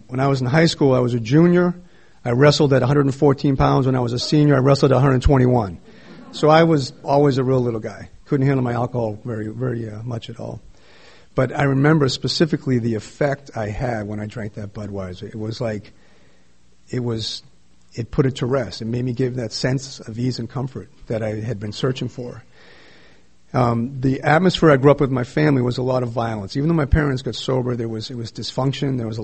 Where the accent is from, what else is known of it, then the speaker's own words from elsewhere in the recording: Boston, Massachusetts, United States; so I grew up in the East Coast, Boston, and my parents are alcoholics.